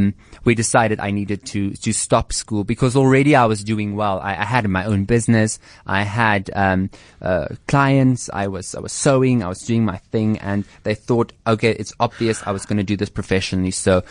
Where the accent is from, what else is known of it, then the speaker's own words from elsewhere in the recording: Koster, North West, South Africa; I was always this young farm boy that was making clothes